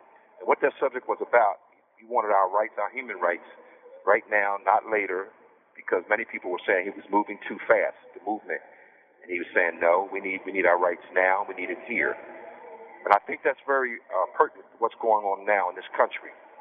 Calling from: Pennsylvania, United States; I'm calling from Pennsylvania Granite Ford State Prison.

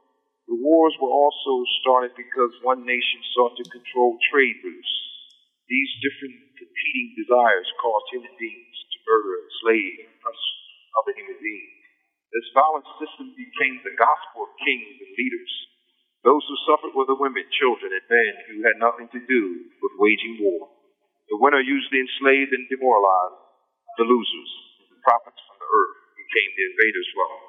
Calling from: Pennsylvania, United States; I'm calling from Pennsylvania. I'm in the Phoenix Penitentiary.

